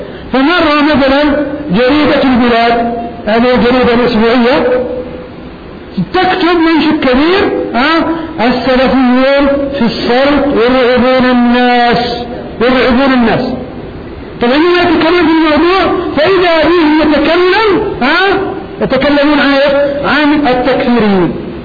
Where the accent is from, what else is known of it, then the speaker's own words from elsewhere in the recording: Najd, Saudi Arabia; كان يسمى في بلادي نجد